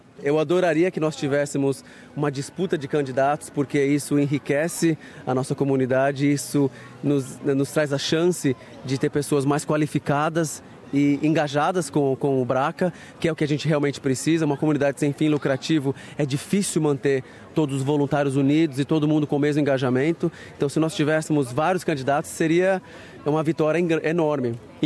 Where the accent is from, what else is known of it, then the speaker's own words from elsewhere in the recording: Brazil; Eu sou brasileiro de coração e de personalidade. Eu sou completamente brasileiro e me sinto muito feliz de ter tido a chance de crescer no Brasil.